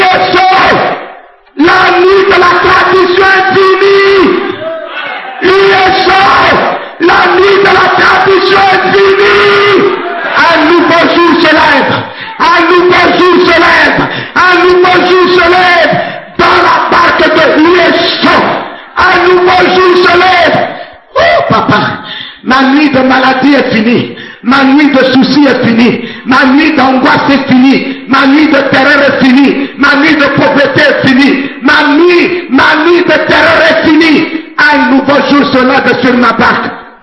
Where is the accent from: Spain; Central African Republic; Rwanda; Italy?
Central African Republic; first language Sango; French is a second language; je suis centrafricain. Si je veux parler pour que vous n'écoutiez pas, j'ai dit à mon frère qui est centrafricain, dans notre langue, le sango, vous n'allez pas comprendre.